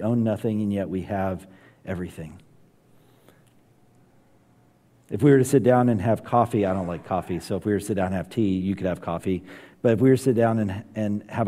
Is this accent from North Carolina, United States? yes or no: yes; North Carolina, United States; But growing up in North Carolina, you had two options: Duke Blue Devils or the Carolina Tar Heels.